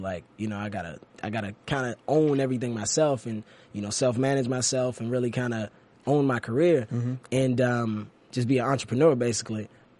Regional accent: Maryland, United States; also born or lived in Washington, D.C.; Man, well, I grew up, I was born in D.C. I grew up in Maryland, but I used to go back and forth through D.C.

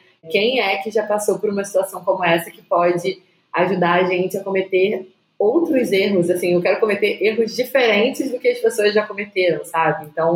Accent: Brazil; enquanto brasileiro, enquanto, e aí nesse caso, né, pessoas negras e periféricas

